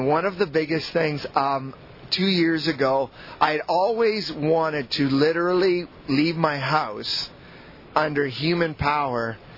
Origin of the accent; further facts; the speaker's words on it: Ontario, Canada; I grew up bow hunting in Ontario, the access to hunting was so limited that the bow provided more access to it.